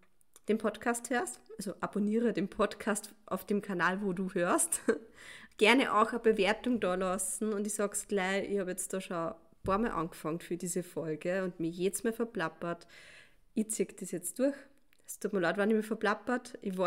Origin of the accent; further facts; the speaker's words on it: Austria; Das heißt, da werde ich nicht dabei sein, bin eine Österreicherin.